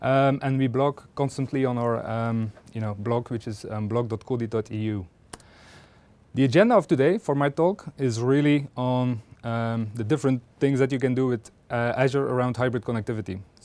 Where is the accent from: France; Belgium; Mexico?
Belgium; English is a second language; I'm CDO at Codeit. I'm from Belgium.